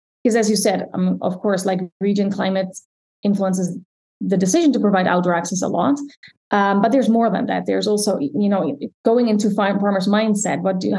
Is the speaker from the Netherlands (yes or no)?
yes; Netherlands; English is a second language; I grew up in the Netherlands and I am from a big city, but I was lucky enough that my uncle has a dairy farm. So I didn't grow up on a dairy farm, but I kind of grew up on a dairy farm in the weekends